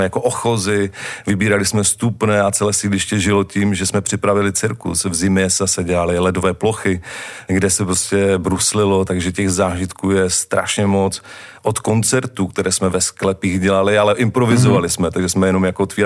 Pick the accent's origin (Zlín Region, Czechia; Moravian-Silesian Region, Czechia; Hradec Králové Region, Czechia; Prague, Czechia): Moravian-Silesian Region, Czechia; Ostrava; Takže dopravdy v nové části Poruby, teď už je to Svinov, tak jsem se narodil, přivezli mi do těch paneláků, takže na rozdíl třeba od mého bratra jsem si nezažil život na venkově, ale žil jsem celou dobu na sídlišti v Ostravě.